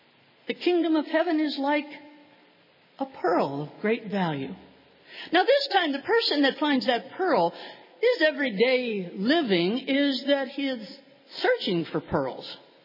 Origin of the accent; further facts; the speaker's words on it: Pennsylvania, United States; Now you know I'm not from New England, so maybe it's just the southwestern Pennsylvania sayings, but we used to say, finders keepers, losers weepers.